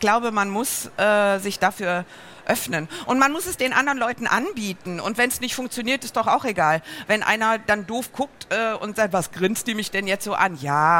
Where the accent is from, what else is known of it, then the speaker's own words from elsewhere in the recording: Rhineland, Germany; aber ich bin Rheinländerin. Ich glaube, wir Rheinländerinnen und Rheinländer kommen nicht ohne das Selbstgespräch aus.